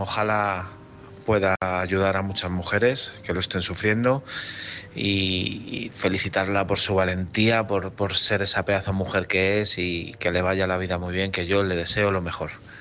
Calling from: Madrid, Community of Madrid, Spain; de Madrid.

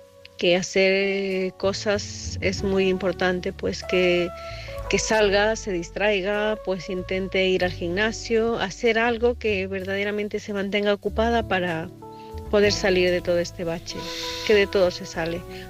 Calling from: Santiago de Compostela, Galicia, Spain; de Santiago de Compostela.

